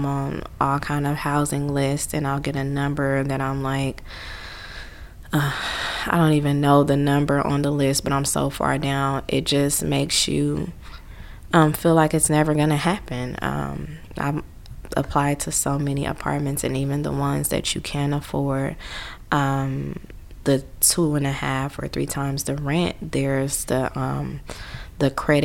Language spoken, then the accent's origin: English; Oakland, California, United States; I grew up in East Oakland in the 70s. Blocks, 700 block. I went to elementary school, Lockwood. I went to Havens Court Middle School.